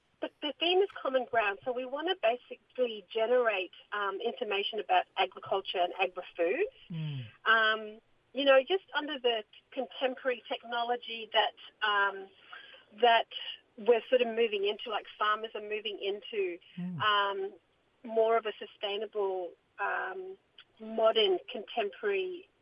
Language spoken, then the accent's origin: English; Western Australia, Australia; now in Cairns, Australia; I'm from the East Kimberley of Western Australia. My mob are the Jaru, Wurundjeri, Nyarrindjin people of beautiful. East Kimberley.